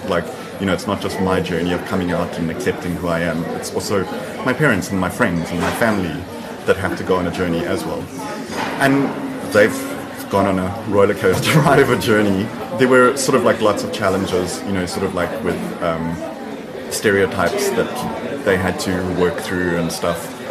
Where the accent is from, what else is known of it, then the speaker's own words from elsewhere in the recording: Durban, KwaZulu-Natal, South Africa; So I'm originally from Durban.